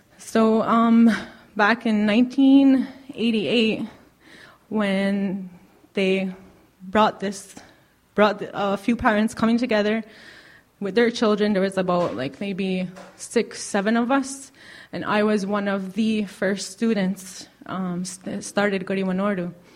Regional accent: Kahnawake, Quebec, Canada; I am from Ganawage, Mohawk. my clan is Bear Clan

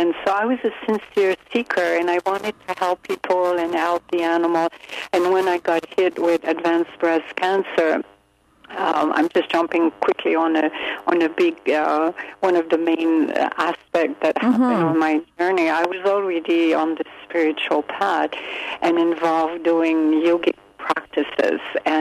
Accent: Quebec, Canada; actually from the province of Quebec.

